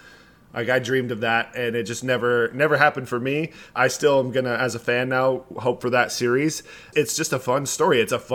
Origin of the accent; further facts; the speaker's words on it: Texas, United States; I was with the Astros, and I grew up in Texas, you know, following the Rangers